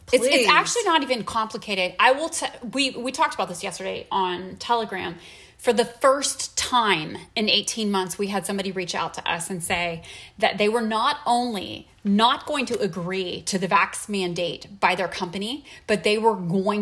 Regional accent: United States; Because I am an American and I have inalienable constitutional rights

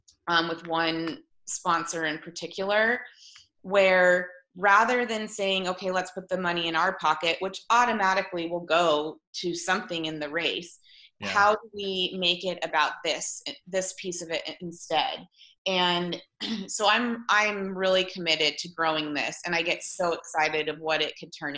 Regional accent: Whitefish, Montana, United States; I grew up in Whitefish, and I had very humble background, and I come from a family that was, you know, financially disadvantaged.

